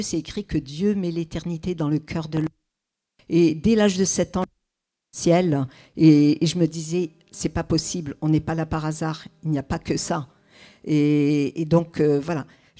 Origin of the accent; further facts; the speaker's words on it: Kabylie, Algeria; born there; Je suis née en Algérie, en Kabylie, et je viens d'un arrière-plan hyper strict, mais grave, hein. Pas religieux du tout.